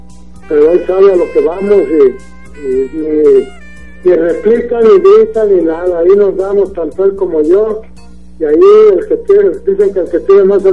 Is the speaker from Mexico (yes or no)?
yes; Guadalajara, Jalisco, Mexico; Soy de Jalisco, soy de aquí de Guadalajara.